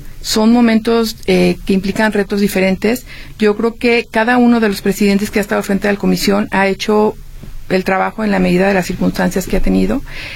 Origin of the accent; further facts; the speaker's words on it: León, Guanajuato, Mexico; moved away as an adult; Soy originaria de León, Guanajuato. Me vine hace... Híjoles, tengo más de la mitad de mi vida aquí. Me vine a estudiar la carrera y pues ya me quedé